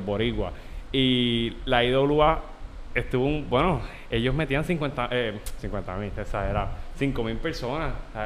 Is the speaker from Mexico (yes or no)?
no; Puerto Rico; la fanática más cruda y más exigente para la lucha libre somos los boricuas.